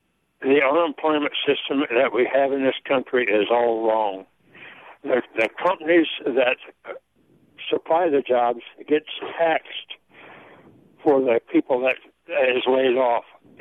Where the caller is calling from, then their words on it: South Whitley, Indiana, United States; I'm from South Whitley, Indiana, and I've been watching your show